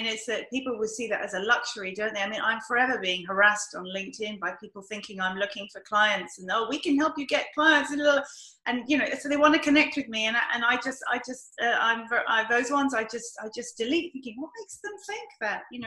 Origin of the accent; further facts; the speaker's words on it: United Kingdom; accent: British; In my lovely British accent.